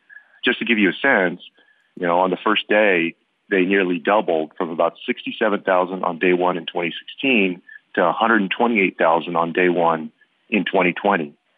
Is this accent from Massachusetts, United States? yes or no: no; Texas, United States; now in Arizona, United States; they have tremendous outreach in my home state of Texas